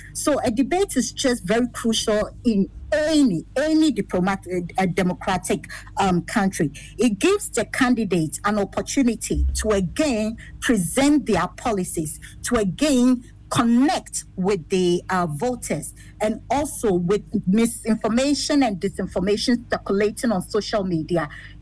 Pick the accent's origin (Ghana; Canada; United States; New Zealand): Ghana; I want to see a debate myself as a Ghanaian, born and raised in Ghana.